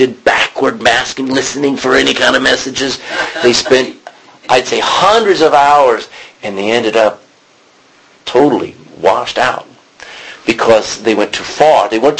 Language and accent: English; Texas, United States; I'm a Texan. That didn't make me honorable. I'm an American. I'm Irish.